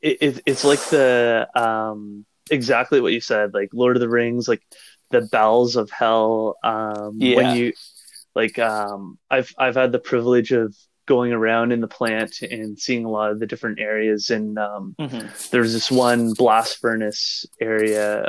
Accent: Kingston, Ontario, Canada; in my hometown of Kingston in a fitness center.

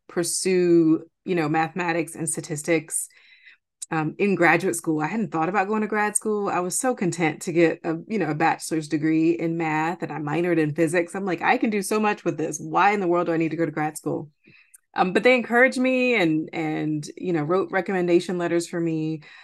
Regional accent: Columbus, Georgia, United States; I grew up in Georgia, in Columbus, Georgia, and really got excited about STEM and math at an early age

